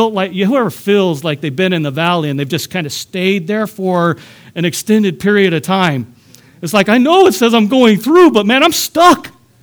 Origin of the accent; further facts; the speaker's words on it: California, United States; I've seen a lot of beaches from the Pacific Ocean to where I was raised in California to the Gulf to the Atlantic, all around me.